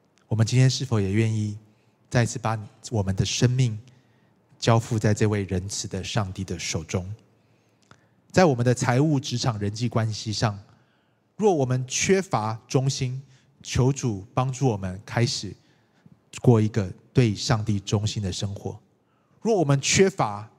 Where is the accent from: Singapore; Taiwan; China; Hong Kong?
Taiwan; 我记得小时候这个在台湾长大的时候